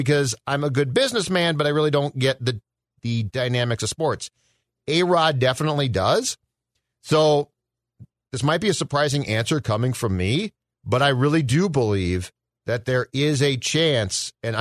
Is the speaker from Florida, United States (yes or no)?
yes; Florida, United States; This reminds me of my home growing up in Florida.